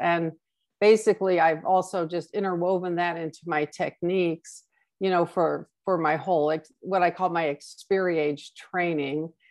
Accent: United States; I know that our country, I'm from the United States

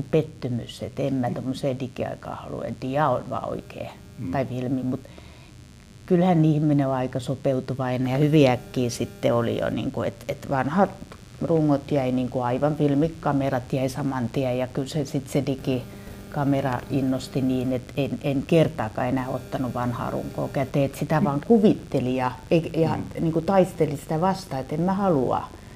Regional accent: Turku, Southwest Finland, Finland; Mä oon turkulainen ammattivalokuvaaja, valokuvataiteilija, kirjoittaja ja valokuvauksen kouluttaja.

